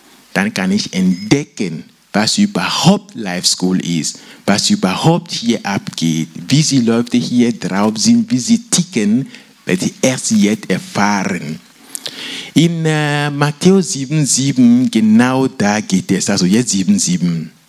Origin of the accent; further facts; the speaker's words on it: Togo; ich komme aus Togo und da mit der ganzen Technik ist das nicht so weit.